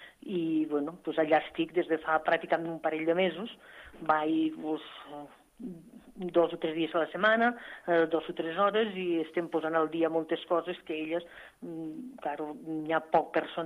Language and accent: Catalan; Aragon, Spain; accent: Franja; Bueno, jo parlo una mica així perquè soc de la Franja.